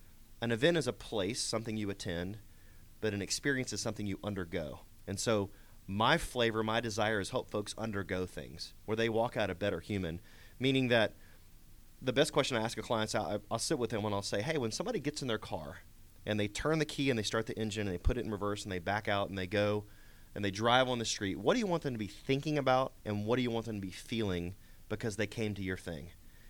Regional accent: Georgia, United States; I grew up in Gwinnett County, born and raised, went to elementary, middle, and high school here in Gwinnett.

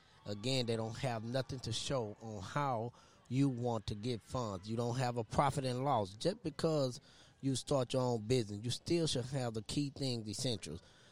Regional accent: Houston, Texas, United States; now in Atlanta, United States; I live in Atlanta. I go back and forth from Houston. I'm born and raised in Houston.

